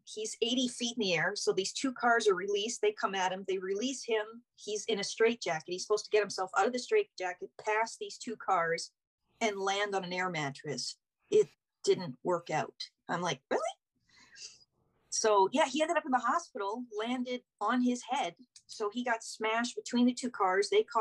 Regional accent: St. Catharines, Ontario, Canada; He says, yeah, we're from St. Catharines, Ontario. I'm like, that's my hometown.

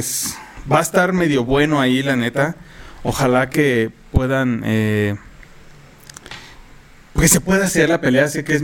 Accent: Mexico; como mexicano, era esa emoción bien, bien, bien, bien fuerte

